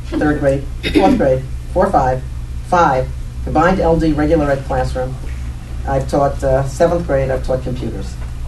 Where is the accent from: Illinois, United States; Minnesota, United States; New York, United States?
New York, United States; accent: New York; now in Madison, United States; 28 years of experience in New York, inner city New York, if you haven't learned to that already about my accent, and about Madison for the last 37 years.